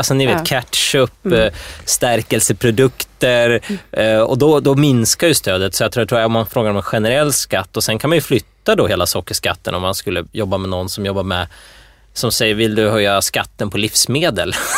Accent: Sandviken, Gävleborg County, Sweden; det finns ju Sandviken då, en nära kommun där jag växte upp.

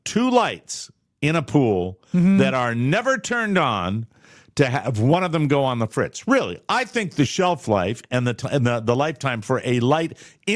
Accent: Fort Myers, Florida, United States; 30 in my town, Fort Myers, Florida, 37% of homeowners have pools in my hometown.

